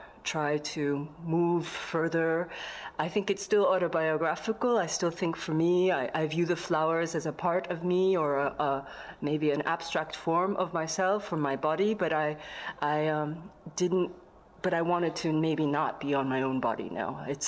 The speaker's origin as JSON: {"language": "English", "country": "United States", "said": "everyone couldn't believe that I was from America. And not to say that I have to be proud to be from America right now"}